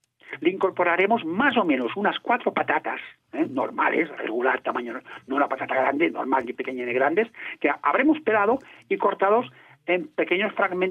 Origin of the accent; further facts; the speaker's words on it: Spain; also born or lived in Balearic Islands; yo como medio catalán, medio mallorquín